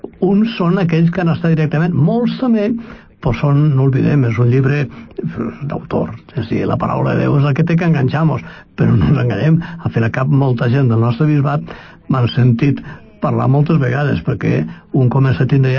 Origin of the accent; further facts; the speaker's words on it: Benicarló, Valencian Community, Spain; Jo, a la fe, he nascut, he crescut, he fet, a Benicarló.